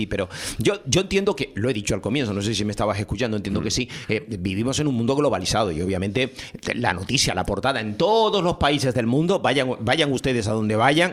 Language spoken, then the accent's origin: Spanish; Puerto de la Cruz, Canary Islands, Spain; Yo cuando era pequeño en La Marea, montaba un pino más bonito que él. En La Marea del Puerto de la Cruz.